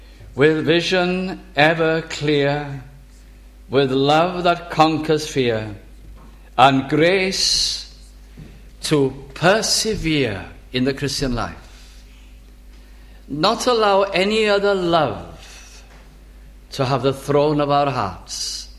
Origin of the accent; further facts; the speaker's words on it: Wales, United Kingdom; I love my country, I think the world of the fact that I am Welsh, I love it.